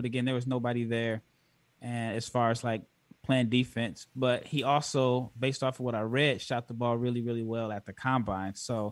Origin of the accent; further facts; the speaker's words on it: Omaha, Nebraska, United States; I'm from Nebraska, so I'm from Omaha. So I keep up with Creighton